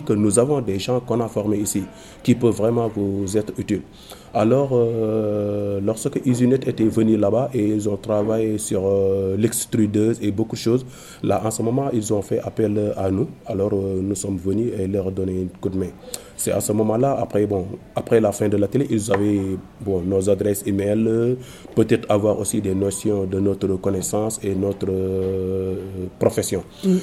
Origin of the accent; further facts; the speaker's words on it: Senegal; C'est plus facile à retenir. Bon, je suis sénégalais, j'habite à Dakar.